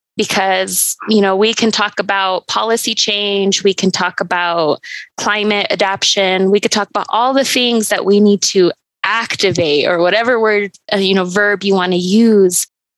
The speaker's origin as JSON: {"language": "English", "town": "Taos", "region": "New Mexico", "country": "United States", "tie": "born or raised there", "said": "I was born and raised in Taos, and as a young person, a young Taosenia"}